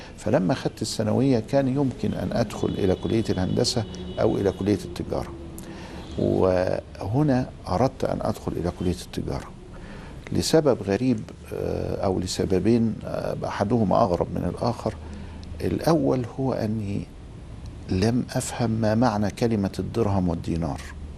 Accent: Beni Suef, Beni Suef Governorate, Egypt; born there; يعني قبل قيام ثورة يوليو بحوالي 4 شهور. وولدت في مدينة بني سويف على بعد 120 كيلو جنوب القاهرة، يعني هي تعد من أوائل أو من محافظات الصعيد.

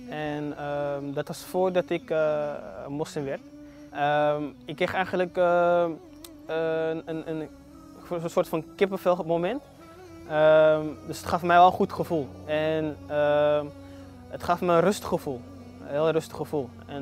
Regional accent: Amsterdam, North Holland, Netherlands; born there; now in Almere, Netherlands; Ik ben 24 jaar, ik woon in Almere. Ik ben geboren in Amsterdam.

